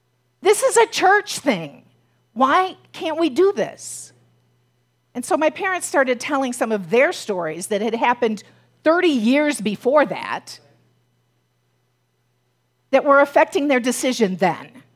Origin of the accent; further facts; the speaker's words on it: Cleveland, Ohio, United States; I grew up outside of Cleveland, and there was a major division between Cleveland and the suburbs, as there is in many cities.